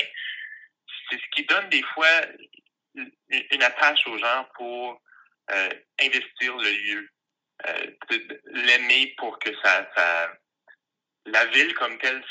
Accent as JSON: {"language": "French", "town": "Sudbury", "region": "Ontario", "country": "Canada", "said": "Moi, je suis originaire de Sudbury, en Ontario. Puis, j'ai toujours... je viens d'un trou, parce que littéralement, ce lit, c'est un cratère. mais c'est une ville qui est rough ses bords, on va dire."}